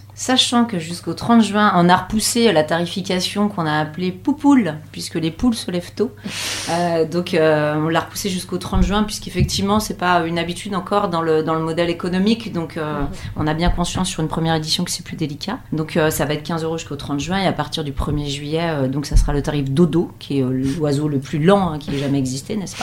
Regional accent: Nantes, Pays de la Loire, France; une artiste française nantaise aussi, puisqu'on vient de Nantes.

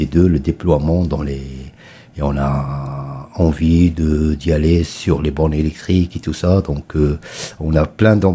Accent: Marseille, Provence-Alpes-Côte d'Azur, France; Je viens de Sud, hein, je viens de Marseille

